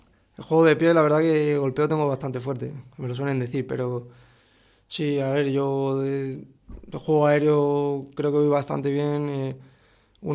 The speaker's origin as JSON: {"language": "Spanish", "town": "Barcelona", "region": "Catalonia", "country": "Spain", "said": "A pesar de yo, que soy de Barcelona"}